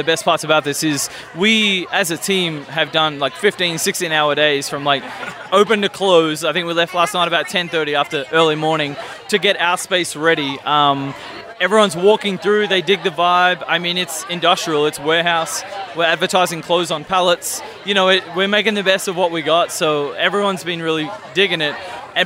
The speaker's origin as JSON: {"language": "English", "town": "Melbourne", "region": "Victoria", "country": "Australia", "moved": "as an adult", "lives_now": "St. Louis, United States", "said": "So originally from Melbourne, Australia. Long story short, I was an exchange student back in 2006 at Drury in Springfield, Missouri. Fast forward X amount of years, my wife is American, I have a little boy, I live here now in St."}